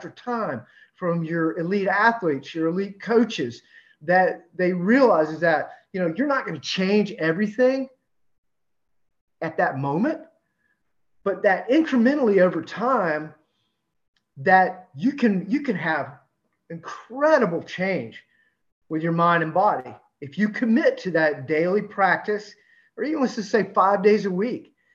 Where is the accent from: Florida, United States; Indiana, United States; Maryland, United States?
Florida, United States; You know, I just listened to here in my hometown, the Florida State Seminoles just went college football program.